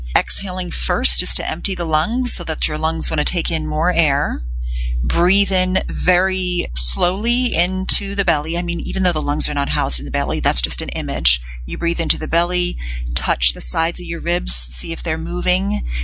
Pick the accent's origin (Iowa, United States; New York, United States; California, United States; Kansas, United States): California, United States; accent: Valley Girl; if I went to my roots and I went to my Valley Girl accent